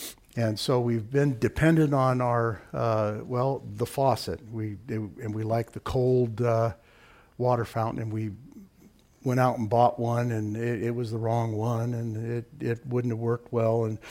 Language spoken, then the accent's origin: English; United States; I can't help but be grossly prejudiced because I'm an American. German and Irish, especially Irish descent, but I'm American.